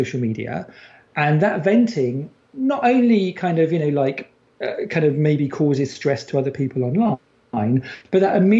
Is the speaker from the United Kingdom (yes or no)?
yes; United Kingdom; as a Brit